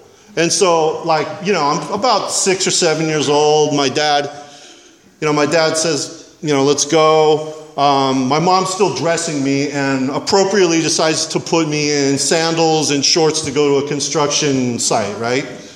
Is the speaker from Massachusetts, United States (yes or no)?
no; Santa Barbara, California, United States; You know, I was born and raised in Santa Barbara. My dad was a construction foreman. My mom was a receptionist.